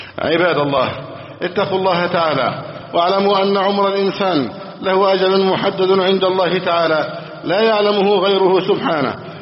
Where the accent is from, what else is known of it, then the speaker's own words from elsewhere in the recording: Egypt; اللهم احفظ بلدنا مصر أمنا أمانا، سخاء رخاء.